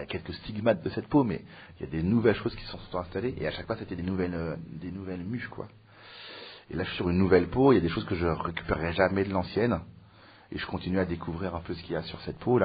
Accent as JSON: {"language": "French", "town": "Aubervilliers", "region": "Île-de-France", "country": "France", "also_born_or_lived": "Mauritius", "said": "Moi je viens d'Aubervilliers, les amis."}